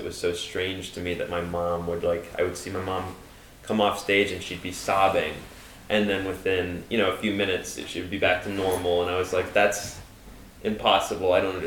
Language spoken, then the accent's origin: English; New York City, New York, United States; I mean, like, just always a bunch of actors hanging out. And, you know, I grew up in the East Village.